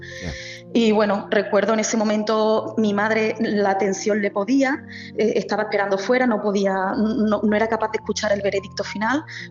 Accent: Marbella, Andalusia, Spain; nosotros somos de Málaga, de Marbella

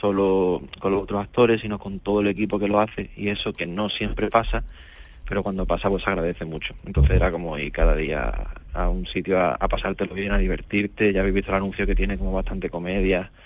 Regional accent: Andalusia, Spain; Yo soy de cerca de San Pedro Alcántara, que está cerca de Marbella.

